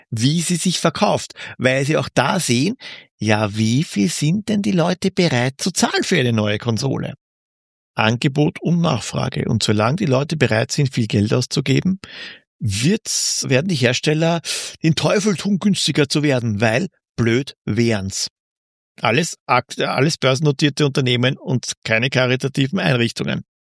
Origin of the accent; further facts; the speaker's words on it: Austria; ich kann sagen, ich bin vorbelastet, ich bin Österreicher.